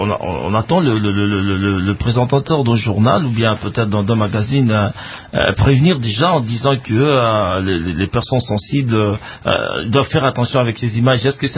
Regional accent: DR Congo; chez nous en RDC

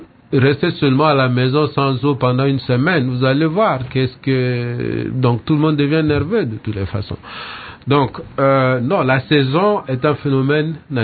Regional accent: DR Congo; chez nous, en RDC

